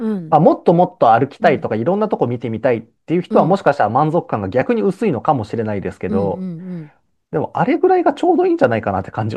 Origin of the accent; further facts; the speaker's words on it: Ehime, Japan; 僕はでもやっぱ地元愛媛ですけど